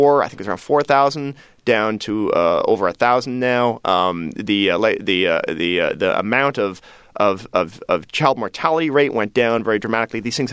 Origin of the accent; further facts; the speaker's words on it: Toronto, Ontario, Canada; now in New York, United States; I moved to New York about 8 years ago. I grew up in Toronto, which is a very green, pretty, clean city.